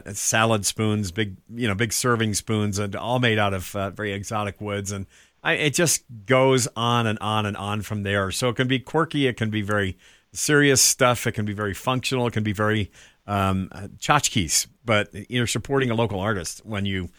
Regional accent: East Coast, United States; Blue crab strikes me because I come from the East Coast, and we caught and boiled a lot of them and ate a lot of them.

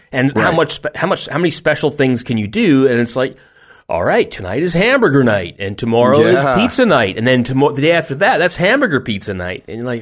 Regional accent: Canada; Amazon America still works as far as I know, but Amazon Canada, and we're Canadian.

